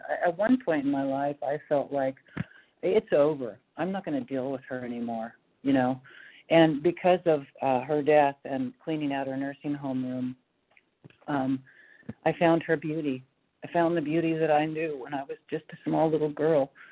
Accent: Washington, United States; Anyway, I'm from Washington

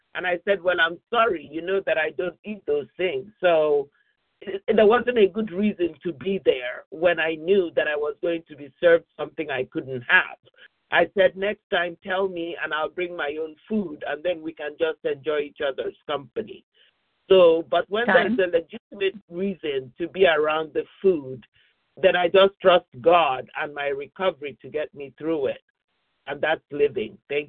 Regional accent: California, United States; from California

